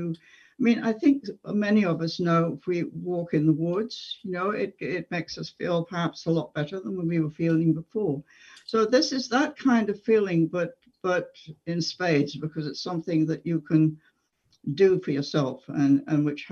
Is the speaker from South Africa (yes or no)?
no; England, United Kingdom; now in United States; as a child in growing up in England, I was on my grandparents' farm.